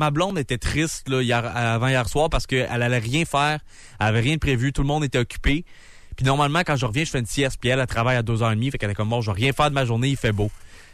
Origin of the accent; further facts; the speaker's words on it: Quebec, Canada; moi, je viens des banlieues de Montréal